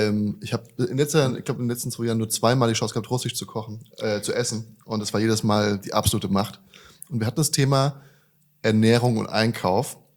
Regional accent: Hesse, Germany; In Deutschland. Ich bin aus der Region Frankfurt, Darmstadt.

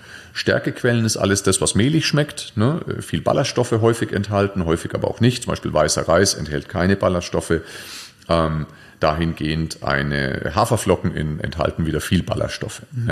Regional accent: Nuremberg, Bavaria, Germany; ich komme ja aus Nürnberg, Nürnberger Bratwurst finde ich sensationell

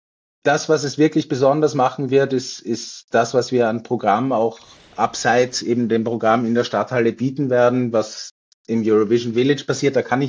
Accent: Austria; wir planen auch am Feiertag, der ja in der Woche ist bei uns in Österreich

